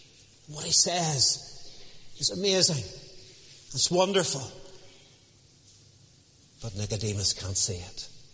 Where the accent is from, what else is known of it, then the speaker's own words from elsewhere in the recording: Bangor, Northern Ireland, United Kingdom; I was brought up in Rosemary Park Baptist Church in Bangor. There are one or two Rosemary Parkers about Lisburn, and I met one or two of them this morning.